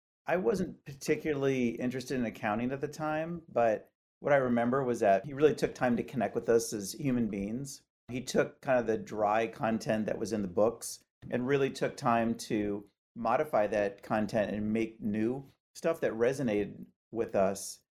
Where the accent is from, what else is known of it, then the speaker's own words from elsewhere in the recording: St. Louis, Missouri, United States; also born or lived in Illinois; now in Alameda, United States; I was born in Illinois and grew up in St. Louis, Missouri.